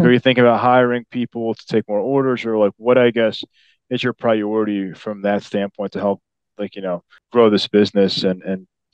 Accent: Chicago, Illinois, United States; now in Dallas, United States; Like I'm originally from Chicago, as you can tell by my accent. I don't have a Dallas accent, but I've been here for about 3 years.

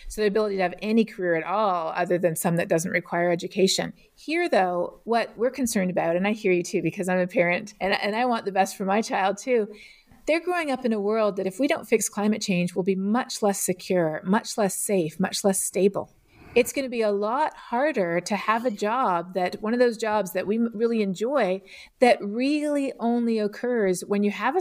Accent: Colombia; I actually spent a number of my years growing up in Colombia in South America, which is a big place that grows coffee.

